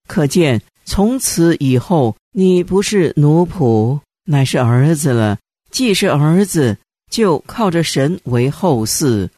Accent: China

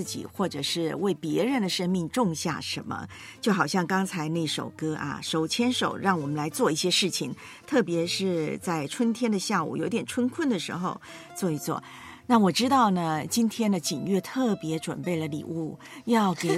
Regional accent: Taiwan; 在我的老家台湾呢

